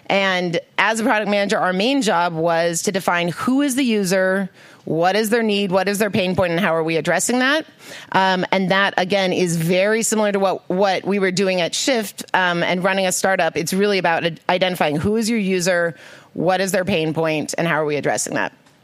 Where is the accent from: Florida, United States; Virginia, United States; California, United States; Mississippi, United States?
California, United States; Pasadena; also born or lived in San Francisco; I grew up in Pasadena, and it's wonderful to be back.